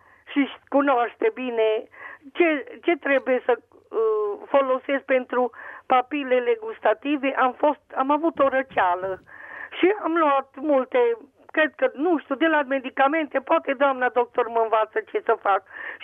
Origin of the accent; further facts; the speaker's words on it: Sighișoara, Mureș County, Romania; Sunt de la Sighișoara, da. Județul Mureș